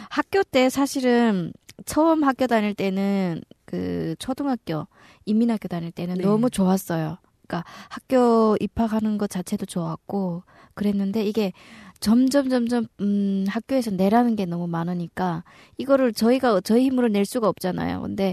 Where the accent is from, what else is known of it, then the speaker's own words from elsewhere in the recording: North Korea; now in South Korea; 저도 그 탈북민이기도 하고